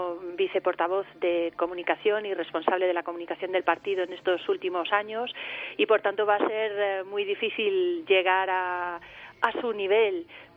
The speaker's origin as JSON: {"language": "Spanish", "region": "Galicia", "country": "Spain", "said": "Yo, evidentemente, soy gallega, me siento orgullosísima de ser gallega"}